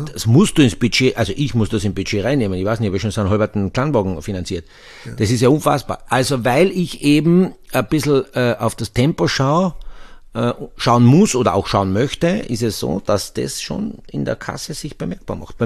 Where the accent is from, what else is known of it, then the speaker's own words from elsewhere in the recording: Austria; Aber bei uns in Österreich